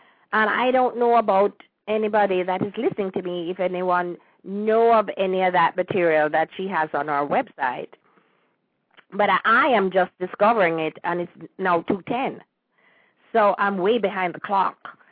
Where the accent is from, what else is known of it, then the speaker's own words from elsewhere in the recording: Jamaica; now in United States; I was born and raised in Jamaica.